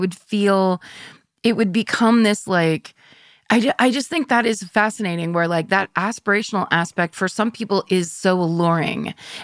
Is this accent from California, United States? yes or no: yes; California, United States; And I think it's because I grew up in Sonoma County, which was all cows. And we were right next to Marin County